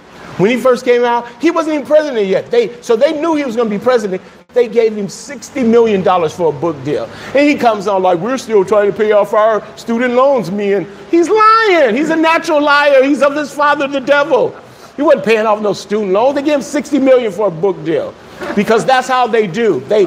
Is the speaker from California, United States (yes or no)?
yes; Los Angeles, California, United States; Because I grew up in South Central LA and I play football